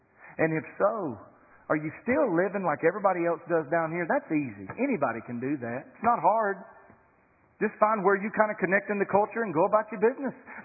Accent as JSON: {"language": "English", "region": "Southeast", "country": "United States", "said": "when I leave the Southeast, when I go to Chicago, they're calling people out of the back of restaurants to hear me talk."}